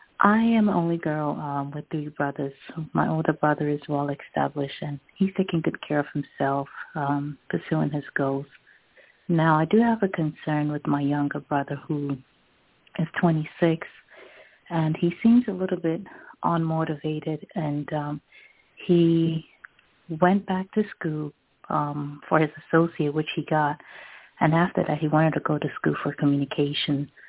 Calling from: Woodlands, Texas, United States; I'm calling from Woodlands, Texas.

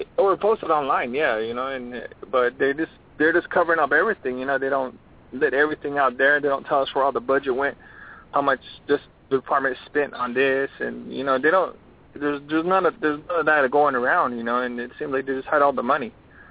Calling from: Arizona, United States; I was calling from Arizona again.

